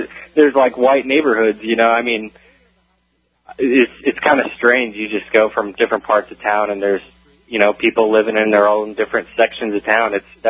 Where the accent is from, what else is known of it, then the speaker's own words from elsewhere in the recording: South Dakota, United States; now in Arizona, United States; I myself am not a native Arizona. I come from the Great Plains of South Dakota